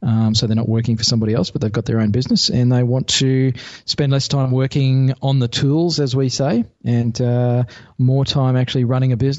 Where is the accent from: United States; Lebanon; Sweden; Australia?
Australia; I am from a place called Australia. Some people might have heard of it.